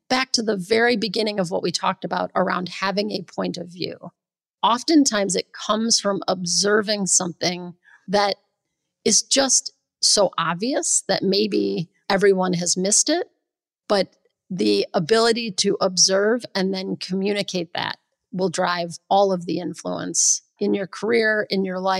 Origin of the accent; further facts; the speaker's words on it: Midwest, United States; And I'm a Midwesterner who at the time was living in California, so it felt very much like home.